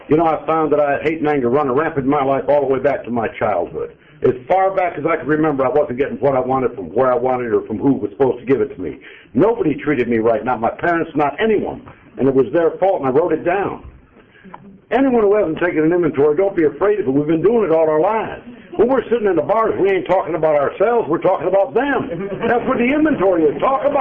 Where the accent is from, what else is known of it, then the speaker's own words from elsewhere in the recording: Cleveland, Ohio, United States; born there; And up there in Ohio, I was born in Cleveland, Ohio, a suburb. I went to a parochial school. That means Catholic.